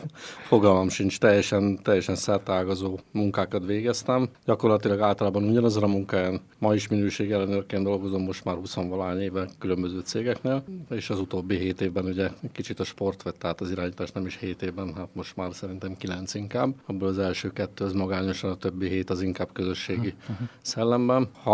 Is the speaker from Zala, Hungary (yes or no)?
no; Vas, Hungary; Amúgy a Jóskarolán nőttem fel a Hunyadi úton, majd Oladra kerültem felnőtt korba, és azóta Oladon élek.